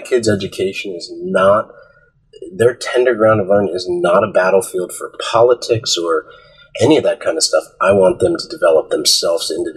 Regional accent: New Jersey, United States; look, I grew up in North Jersey.

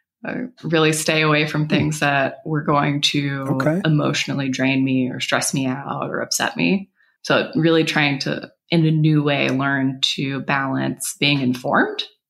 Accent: Houston, Texas, United States; moved away as an adult; now in Colorado Springs, United States; I am originally from Houston, Texas. I've traveled quite a bit and moved along the Gulf Coast and East Coast for about the last 10 years.

